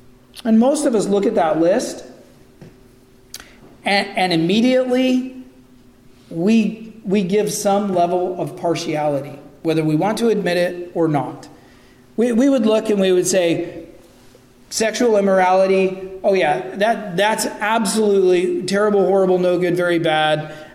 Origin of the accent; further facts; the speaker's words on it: West Coast, United States; You guys know that I grew up on the West Coast. I grew up in a region that is known for being the epicenter of the Wiccan New Age movement.